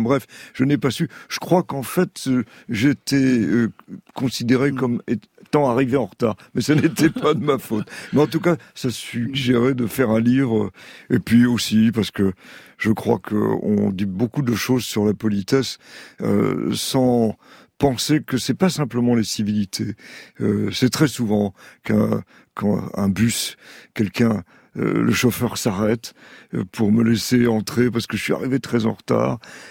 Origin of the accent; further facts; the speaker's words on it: Saint-Denis, Île-de-France, France; born there; Je suis né à Saint-Denis, en Seine-Saint-Denis.